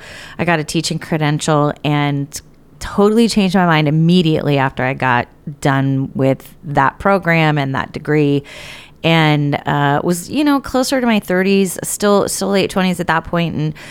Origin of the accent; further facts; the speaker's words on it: California, United States; Yes, well, so I'm born and raised in California, Sonoma County, and still live in Sonoma County.